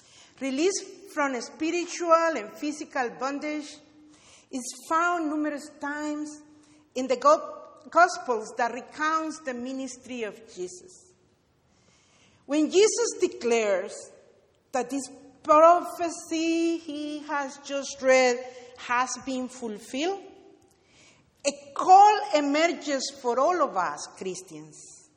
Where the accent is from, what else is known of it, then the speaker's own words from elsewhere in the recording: Oakland, California, United States; I come from Oakland. … I was ordained 6 years ago by the United Church of Christ here in Northern California to start a group with Latino immigrants